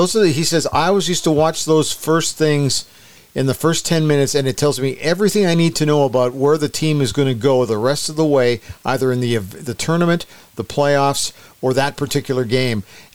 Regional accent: Edmonton, Alberta, Canada; And where are you from? Edmonton.

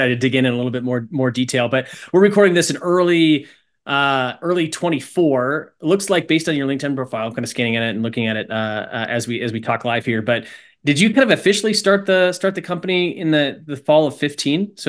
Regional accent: Midwest, United States; Yeah, no, I'm a fellow Midwestern guy as well on the West Coast.

